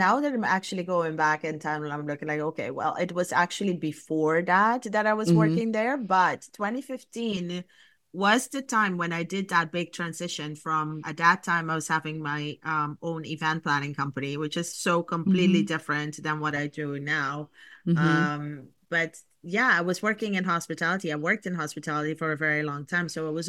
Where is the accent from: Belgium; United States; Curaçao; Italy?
Curaçao; moved away as an adult; also born or lived in Netherlands; so I was born and raised in Curacao, like so many of us back then and even now, we when we want to go to university and expand our education, we usually get off the island.